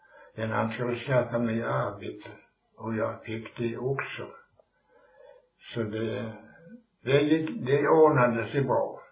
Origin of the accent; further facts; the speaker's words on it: Lundby, Jönköping County, Sweden; also born or lived in Hultet; Så jag var där i, när jag var 6 år, då kom jag till Lundby.